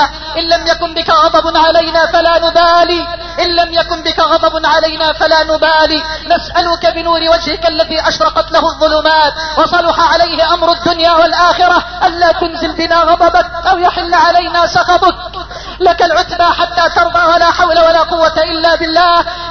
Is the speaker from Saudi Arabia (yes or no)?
no; Egypt